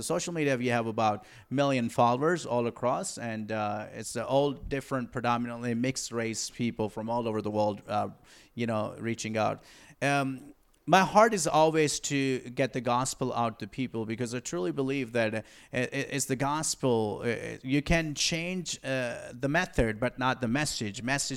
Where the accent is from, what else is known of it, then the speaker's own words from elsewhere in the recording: Pakistan; now in New York, United States; So overall, I was born and raised in Pakistan